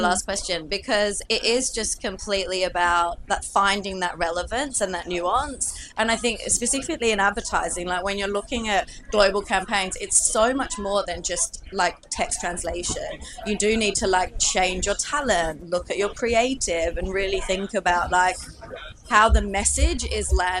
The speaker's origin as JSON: {"language": "English", "country": "Australia", "said": "I'm Australian."}